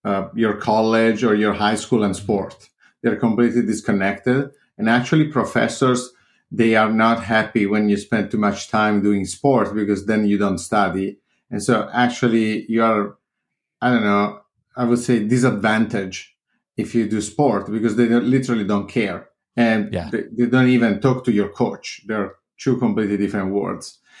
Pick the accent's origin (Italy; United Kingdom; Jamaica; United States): Italy; English is a second language; Born and raised in Italy.